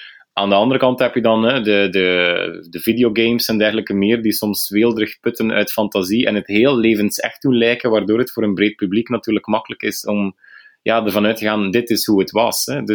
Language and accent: Dutch; Bruges, Flanders, Belgium; Maar ik ben een West-Vlaming die opgegroeid is in de schaduw van Brugge.